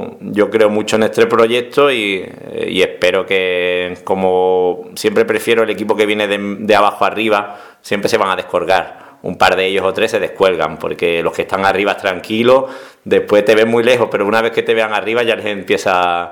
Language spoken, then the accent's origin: Spanish; Seville, Andalusia, Spain; moved away; also born or lived in Zaragoza; me doy cuenta de que echo de menos mucho Sevilla y mi gente, pero soy un andaluz raro, que me gusta mucho estar fuera.